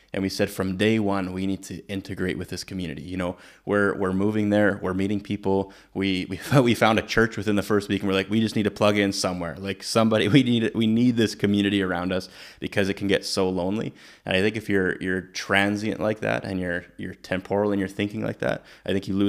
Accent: Canada; I, as a Canadian

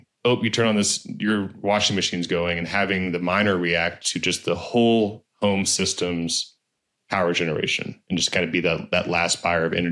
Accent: California, United States; Because I grew up in California.

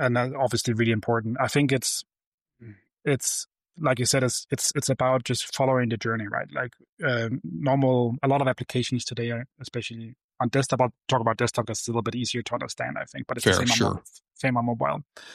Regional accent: Denmark; I'm a person from a small country. I'm from Denmark with 5 million people.

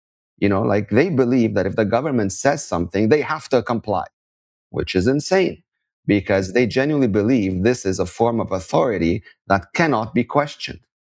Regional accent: India; as an Indian citizen, I would highly recommend you save yourself and ignore these people

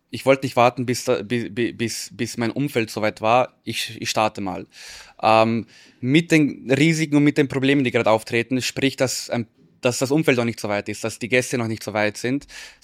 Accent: Vienna, Austria; Ich bin Wiener, ich bin hier geboren, hier groß gewachsen. Ich liebe Wien

